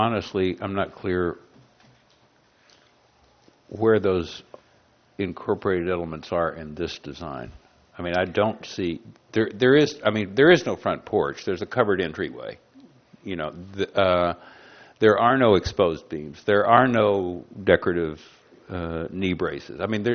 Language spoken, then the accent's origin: English; Glendale, California, United States; I'm also from the Glendale, Pasadena area.